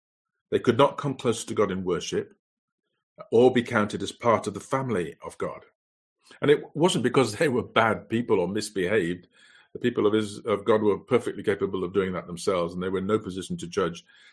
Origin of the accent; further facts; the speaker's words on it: Yorkshire and the Humber, United Kingdom; So, you know, I'm from Yorkshire and everybody else isn't.